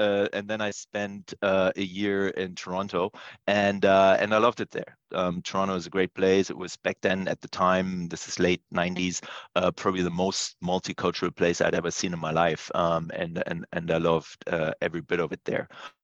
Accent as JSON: {"language": "English", "region": "Berlin", "country": "Germany", "tie": "born or raised there", "also_born_or_lived": "United States", "second_language": "English", "said": "I grew up in East Berlin. I guess you could say the wrong side of the Berlin Wall."}